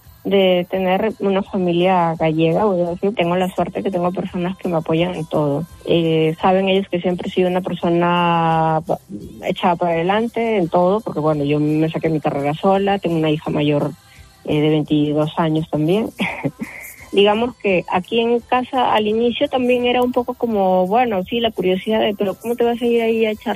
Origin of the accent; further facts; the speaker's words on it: Peru; now in Spain; porque en mi país yo trabajé en lo que es la normalización del Reglamento Nacional de Edificaciones